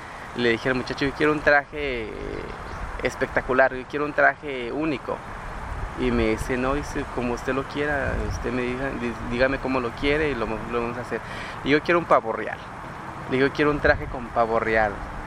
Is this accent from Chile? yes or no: no; Oaxaca, Mexico; A mí en persona me critican mucho porque no soy del Istmo, porque me pongo los trajes, pero pues hoy soy oaxaqueña